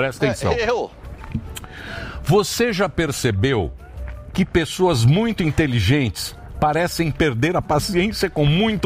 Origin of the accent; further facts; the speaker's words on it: São Manuel, São Paulo, Brazil; Eu sou de São Manuel.